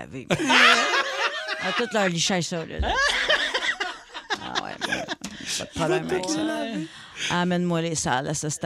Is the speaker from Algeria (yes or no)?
no; Sudbury, Ontario, Canada; je suis une paquette du nord de l'Ontario. Je viens de Sudbury, donc je suis une franco-ontarienne.